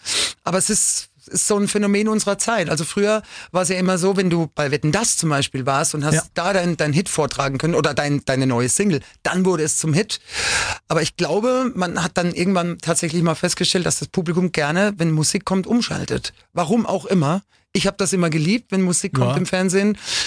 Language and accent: German; Bruchsal, Baden-Württemberg, Germany; die kam aus Bruchsal, meinem Heimatort